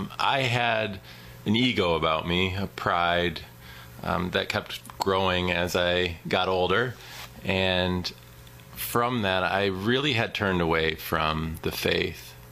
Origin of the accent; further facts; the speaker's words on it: New York, United States; I am visiting town from New York.